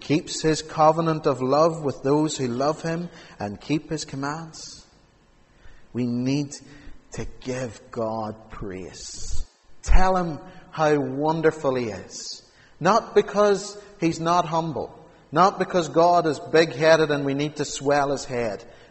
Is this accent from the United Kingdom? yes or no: yes; Castledawson, Northern Ireland, United Kingdom; now in Strabane, United Kingdom; I've been in Strabane now over 3.5 years, and I'm still trying to beat the clock when I'm coming from Castle Dawson to Strabane. When I've been down home to see Mum, I'm coming back up again